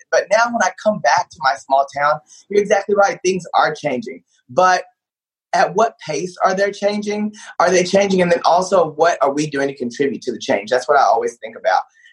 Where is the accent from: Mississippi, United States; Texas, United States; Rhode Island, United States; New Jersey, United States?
Texas, United States; Paris; You know, I grew up in Paris, Texas, about 2 hours north of Dallas. My graduating class was like a little over 100, right?